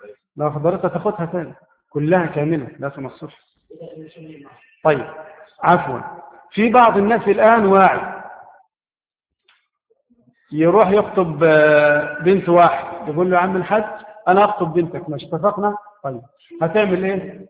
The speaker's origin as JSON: {"language": "Arabic", "country": "Egypt", "said": "عندنا في مصر"}